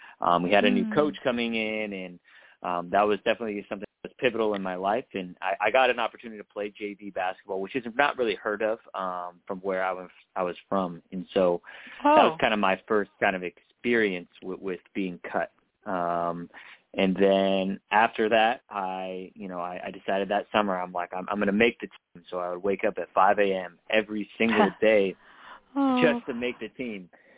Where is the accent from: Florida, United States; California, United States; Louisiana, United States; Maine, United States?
California, United States; also born or lived in Humboldt County; I'm from Northern California. I'm from Humboldt County. I went to Arcata High School, and so a fun fact about me, my K-8 school had my graduating class of in eighth grade had 16 kids, so incredibly small school.